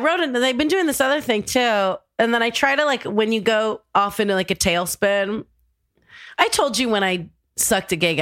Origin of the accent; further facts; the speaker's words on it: California, United States; We grew up in Orange County, California.